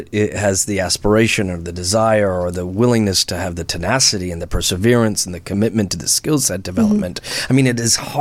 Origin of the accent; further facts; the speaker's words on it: Ontario, Canada; I grew up in Canada, and it was an OAC year, or an Ontario Academic Credit, where it was designed for people wanting to go off to university.